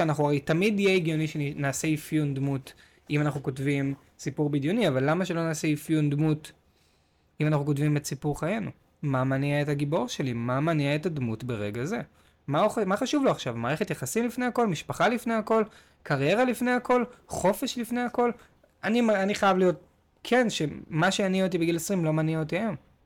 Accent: Tel Aviv, Tel Aviv District, Israel; כי גדלתי בתל אביב. כשאני אכתוב על העיר, אם אני אכתוב את סיפור חיי, גדלתי בצפון תל אביב

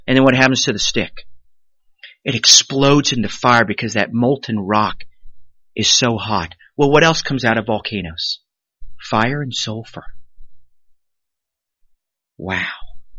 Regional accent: Hawaii, United States; born there; Well, I was born on the Big Island of Hawaii.

